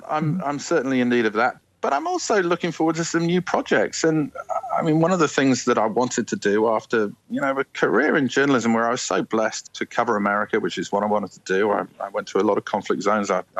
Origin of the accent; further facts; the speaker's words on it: United Kingdom; now in Australia; I grew up in Britain, a Britain I think that was so class-ridden that for many people, especially from backgrounds like mine, upward mobility and opportunity just wasn't a given.